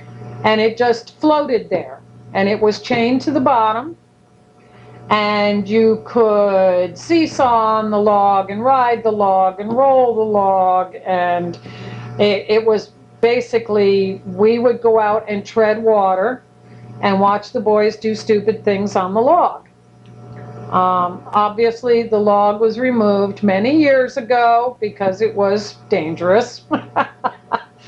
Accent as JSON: {"language": "English", "town": "Salisbury", "region": "Connecticut", "country": "United States", "tie": "born or raised there", "said": "Growing up in the Lakeville-Salisbury area in the 60s and early 70s was very different from growing up there in 2013. It was a very, very safe, idyllic place to grow up."}